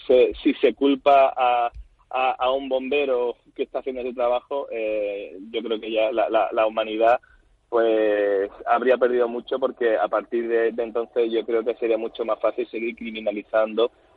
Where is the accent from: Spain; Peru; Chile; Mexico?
Spain; como españoles que vamos a ser juzgados, en este caso funcionarios